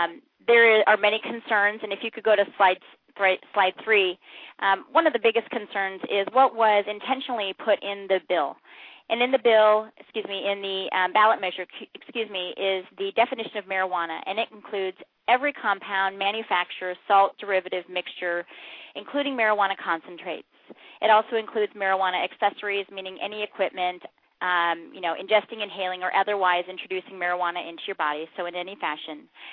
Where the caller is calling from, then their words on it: Anchorage, Alaska, United States; So I'm calling in from Anchorage.